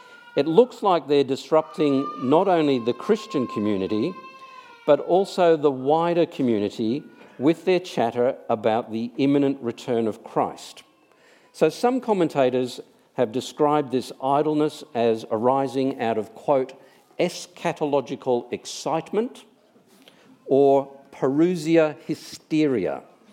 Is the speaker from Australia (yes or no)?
yes; Melbourne, Victoria, Australia; I'm from Melbourne